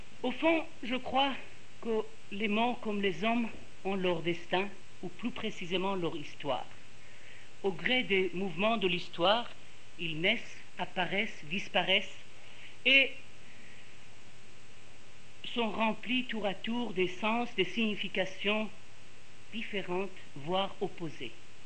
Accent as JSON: {"language": "French", "country": "Iran", "second_language": "French", "said": "je ne parle pas dans ma langue maternelle, puisque Victor vient de dire, je suis iranien."}